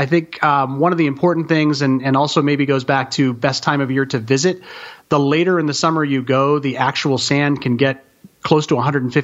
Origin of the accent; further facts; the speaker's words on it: Fort Lauderdale, Florida, United States; I grew up in Fort Lauderdale, and since we left Florida, this is the most sand I have.